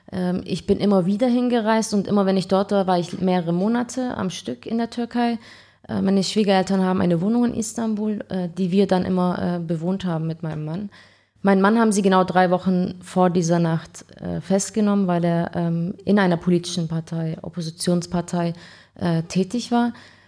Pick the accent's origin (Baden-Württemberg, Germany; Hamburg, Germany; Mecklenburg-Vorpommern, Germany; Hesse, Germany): Baden-Württemberg, Germany; Ulm; Also ich bin schon rumgekommen um die Welt, aber meine Heimat ist Ulm gewesen, immer.